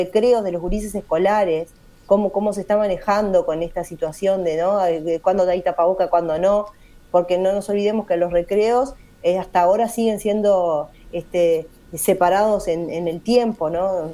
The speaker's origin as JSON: {"language": "Spanish", "country": "Uruguay", "said": "la tenemos como parte de nuestra vida como uruguayos"}